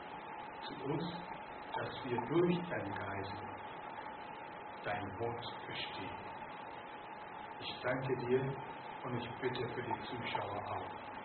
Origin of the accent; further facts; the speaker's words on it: Ghana; ich komme aus Ghana und in Ghana die Hauptsprache außer dem offiziellen Englisch ist Chi.